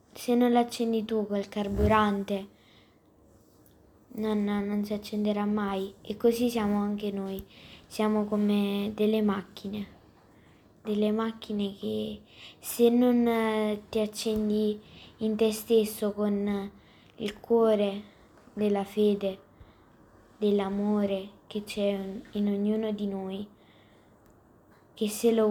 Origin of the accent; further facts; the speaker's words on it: Campania, Italy; accent: Neapolitan; ci aveva assegnato la maestra di italiano, che dovevamo scrivere un proverbio napoletano, cioè del nostro dialetto.